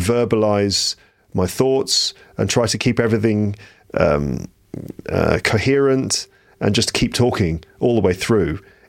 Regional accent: England, United Kingdom; now in Paris, France; I live in Paris in France. I'm from England.

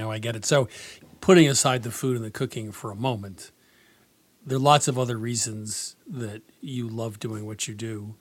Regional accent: East, United States; Because I'm from the East, and that's chicken fried steak is not common on menus out here.

